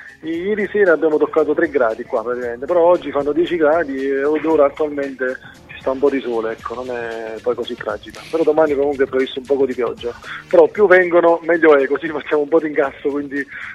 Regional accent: Naples, Campania, Italy; anche comunque io sono napoletano, quindi sono tifoso

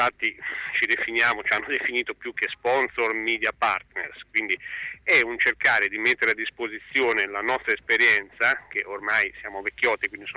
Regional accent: Ancona, Marche, Italy; io lo dico da anconetano puro sangue

